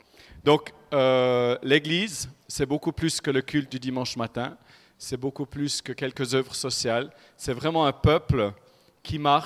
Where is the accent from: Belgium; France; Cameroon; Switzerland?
Switzerland; moved away as an adult; also born or lived in United States; on vient de Suisse, où on a grandi, où on est né.